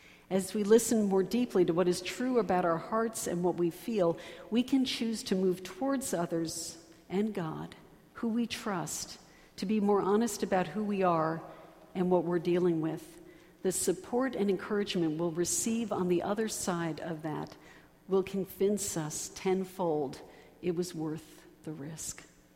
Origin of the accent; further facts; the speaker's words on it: Greenwich, Connecticut, United States; I have to say, growing up in Greenwich and being back in this county now in ministry for the last 11 years